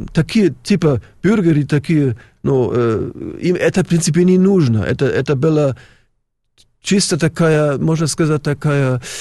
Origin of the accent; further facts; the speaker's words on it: Germany; Я, например, вырос в Германии 60-70-80 года.